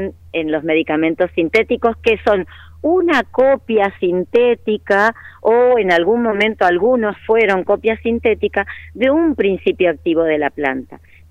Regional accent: María Grande, Entre Ríos, Argentina; Yo nací en María Grande, un pueblo de Entre Ríos

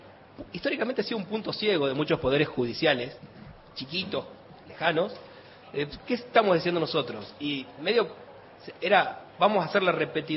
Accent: La Pampa, Argentina; Yo soy nacido y criado en La Pampa, estudiado en La Plata, donde hice mi... Después vuelvo, como, pero estoy radicado allá y hice toda mi carrera profesional allá.

